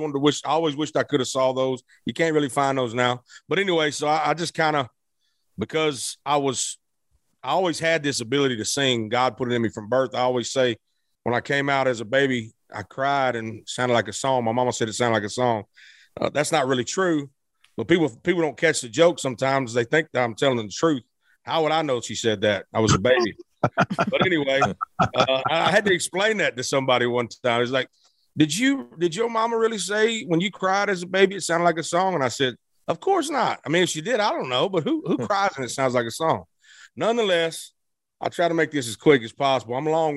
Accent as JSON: {"language": "English", "town": "Blytheville", "region": "Arkansas", "country": "United States", "tie": "born or raised there", "also_born_or_lived": "Memphis", "said": "So I was born in Memphis, Tennessee, and raised in Arkansas in Blyville."}